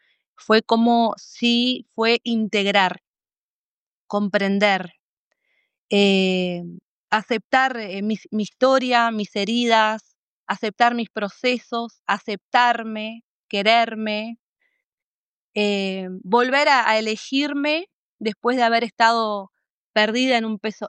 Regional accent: Rivera, Uruguay; soy oriunda de Rivera, para los que no saben

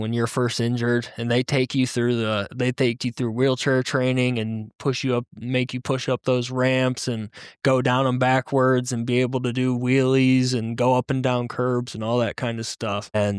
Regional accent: Michigan, United States; now in Denver, United States; And Denver, growing up in Michigan, you don't really get sun in the winter.

